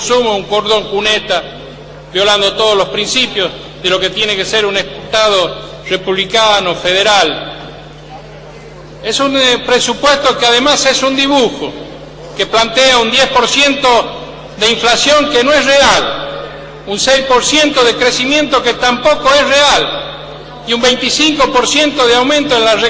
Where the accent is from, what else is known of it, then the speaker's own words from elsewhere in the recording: La Rioja, Spain; no están las soluciones adecuadas que necesitamos como riojanos.